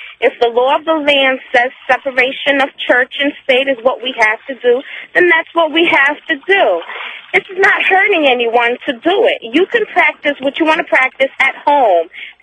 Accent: New York, United States; I'm a New Yorker.

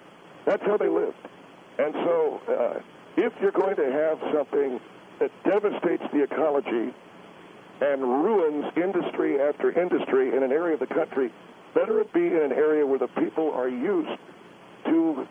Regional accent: Albuquerque, New Mexico, United States; No, not originally. Actually, I'm from New Mexico.

